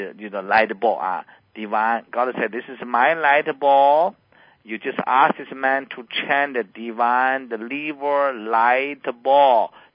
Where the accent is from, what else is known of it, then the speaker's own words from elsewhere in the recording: China; English is a second language; I'm the MD from China, so that is, you know, I honor surgery very much.